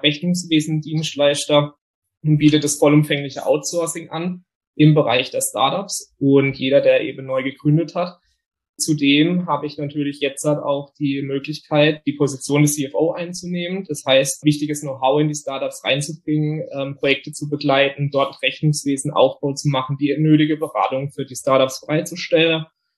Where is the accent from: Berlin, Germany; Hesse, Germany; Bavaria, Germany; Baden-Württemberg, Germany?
Baden-Württemberg, Germany; Bietigheim; Ich komme aus dem Bietigheim nahe Karlsruhe und bin 30 Jahre alt